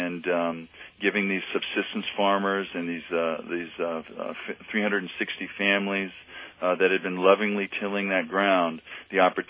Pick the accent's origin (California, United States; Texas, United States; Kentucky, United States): California, United States; Mountain View; born there; I was born in the Bay Area. I was born in Mountain View, so I feel like I'm talking to my place of birth